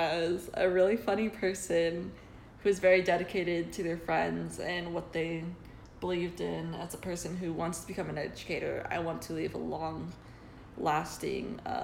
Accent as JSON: {"language": "English", "region": "Hawaii", "country": "United States", "tie": "born or raised there", "also_born_or_lived": "Marietta, United States", "said": "So growing up, I grew up in Hawaii for the first 6 years of my life."}